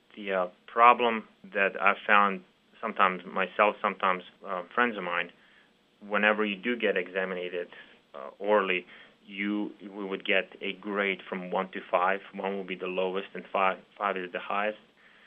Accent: Serbia; I am from Republic of Serbia, which is a former Republic of Yugoslavia.

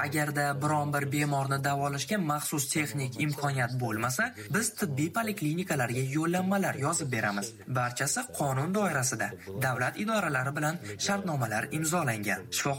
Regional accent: Issyk-Kul Region, Kyrgyzstan; moved away as an adult; now in Moscow, Russia; men Qirg'izistondanman. Issiqko'lda tug'ilib, ana shu yerda o'qib ishlaganman. 2000-yillarda esa rafiqam Moskvaga oliy ta'limni olish uchun kelgan. Rafiqam ham shifokor va shundan keyin 2001-yilda men ham Moskvaga kelganman.

